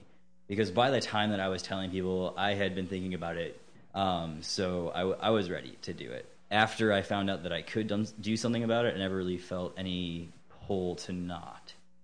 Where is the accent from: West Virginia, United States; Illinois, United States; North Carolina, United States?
Illinois, United States; Chicago; Yeah, I grew up in Chicago. I graduated from high school there.